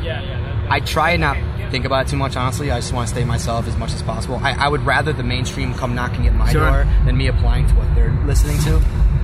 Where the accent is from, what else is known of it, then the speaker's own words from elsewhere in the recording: Detroit, Michigan, United States; I'm from Detroit.